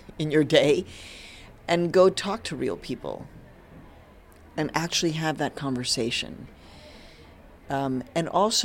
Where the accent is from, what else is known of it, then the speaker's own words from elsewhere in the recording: Chicago, Illinois, United States; also born or lived in Mexico; And so I was raised in Chicago. All of us were born in Mexico.